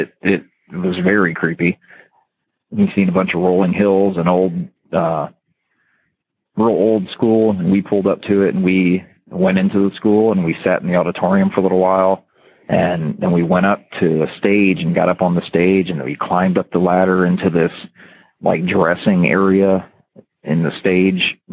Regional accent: Ohio, United States; even though he was from Korea and I was from Ohio

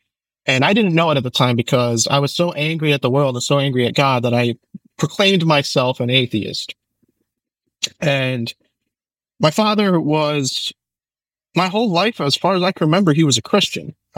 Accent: Bronx, New York, United States; born there; Very Italian culture in the Bronx. I was born in the Bronx.

